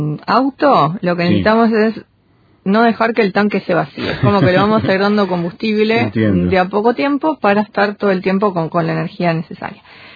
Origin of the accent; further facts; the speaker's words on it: Uruguay; como terminando el año, como buenos uruguayos siempre queremos hacer todo lo que no hicimos en el año